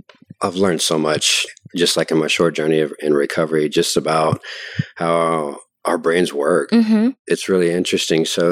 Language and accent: English; Nacogdoches, Texas, United States; I am from Nacogdoches, Texas. Currently from Nacogdoches, Texas, 37.